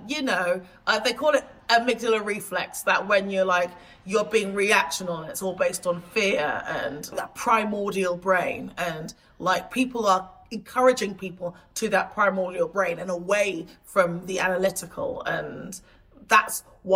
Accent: England, United Kingdom; But also, like, I'm an English woman. And so I've come from the OGs.

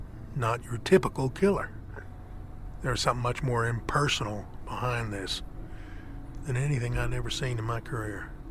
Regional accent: Sierra Blanca, Texas, United States; from Hudspeth County. I was born here in Sierra Blanca, and I've lived in this town almost my whole life.

